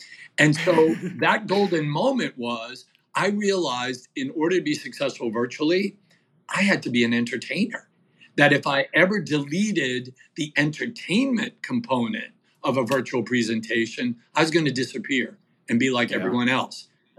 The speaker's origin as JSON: {"language": "English", "region": "New England", "country": "United States", "said": "I'm from New England, and so we really had COVID in New England."}